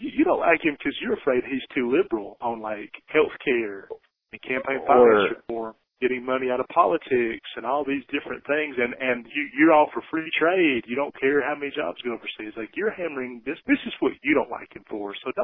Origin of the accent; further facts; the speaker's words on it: Southeast, United States; And as a Southerner, I have to hate that.